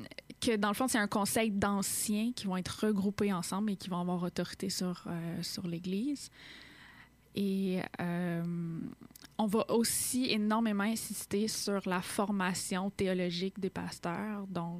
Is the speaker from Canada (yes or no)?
yes; Quebec, Canada; Je sais que c'est pas une connaissance qui fait partie de notre formation en histoire en tant que Québécois et Canadien.